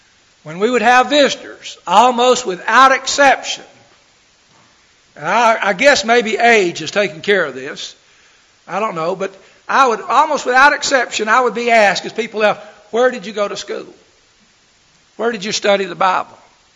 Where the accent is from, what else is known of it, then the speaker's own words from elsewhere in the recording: Birmingham, Alabama, United States; I grew up in Birmingham, Alabama. We're part of the Southern Baptist Church there, and I started going to that.